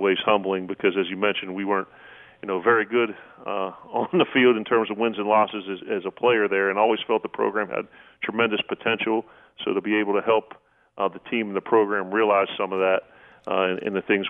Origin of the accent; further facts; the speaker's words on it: Pittsburgh, Pennsylvania, United States; Well, you know, growing up in Pittsburgh, and I went to the same high school as Dan Marino, I was hoping to be the next Terry Bradshaw.